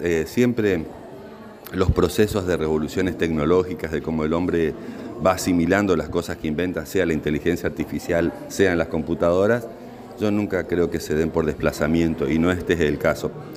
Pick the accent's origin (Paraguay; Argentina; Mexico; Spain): Argentina; una alegría como argentino